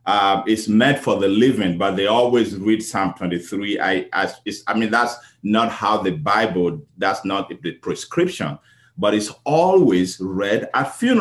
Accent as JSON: {"language": "English", "country": "Nigeria", "tie": "born or raised there", "said": "because in my hometown, we did not have shepherds. So what we saw was a group of people who brought their cattle, their herd, all the way from the north and would let them graze openly. I heard it's now causing a lot of problems in Nigeria."}